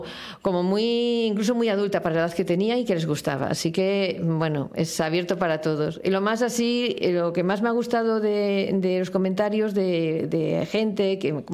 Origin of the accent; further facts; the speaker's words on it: Madrid, Community of Madrid, Spain; yo soy del barrio de Tetuán